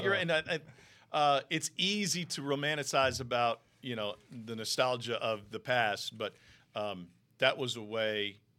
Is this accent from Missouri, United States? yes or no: yes; Missouri, United States; You know, I grew up in Missouri. I thought it was always cheesy when they called the Cardinals fans best fans in baseball.